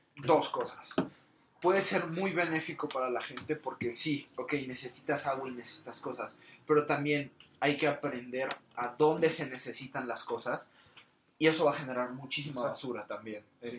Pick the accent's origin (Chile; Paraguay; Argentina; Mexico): Mexico; la gente como mexicanos, nosotros también une a los temblores